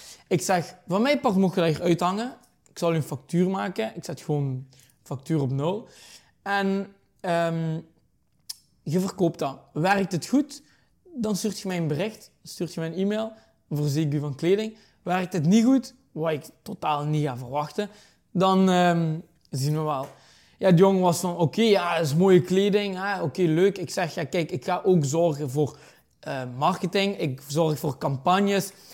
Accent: Belgium; uit België.

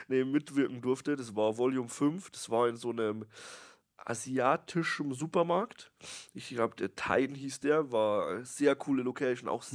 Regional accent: Bavaria, Germany; accent: Lower Bavarian

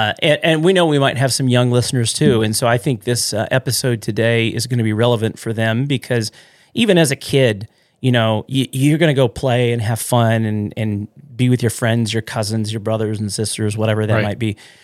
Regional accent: the South, United States; Something that I didn't get to see much of growing up in the South.

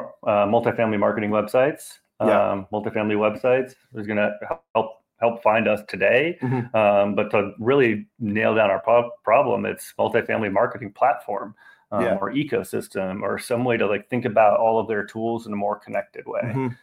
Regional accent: Minnesota, United States; I mean, I grew up in Minnesota. The Minnesota dream was I want a house, I want a car, and I want a yard, and I want a cabin up north.

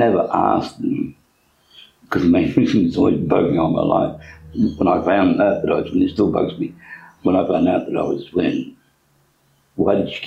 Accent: Chesterfield, East Midlands, United Kingdom; born there; And I knew I was born in Chesterfield.

